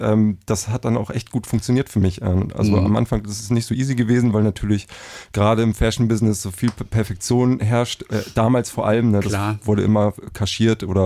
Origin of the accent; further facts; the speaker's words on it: Germany; sorry, ich bin Deutscher